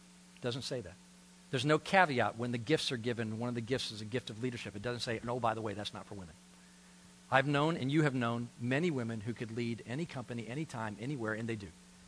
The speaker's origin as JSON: {"language": "English", "region": "Deep South", "country": "United States", "tie": "born or raised there", "said": "Now, I grew up in the Deep South, and it's amazing how many messages I heard on submission."}